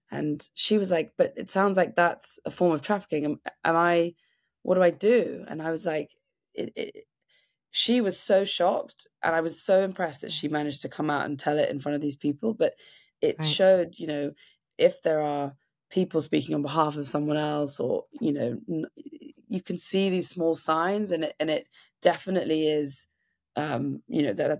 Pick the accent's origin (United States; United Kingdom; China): United Kingdom; England; As an English person, we don't really ask questions